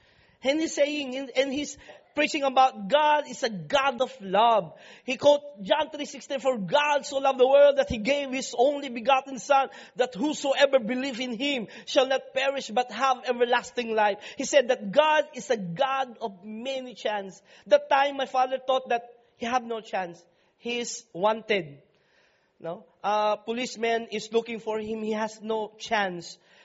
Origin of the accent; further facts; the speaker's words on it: Philippines; English is a second language; I would like to say this as a Filipino.